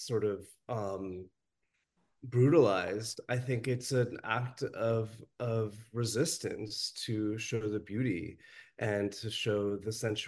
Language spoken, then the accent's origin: English; Colorado, United States; also born or lived in New York; I was living in New York when I first discovered this subculture. I'm from Colorado originally and love Western culture and feel very tied to it, but also sort of felt pushed away by it.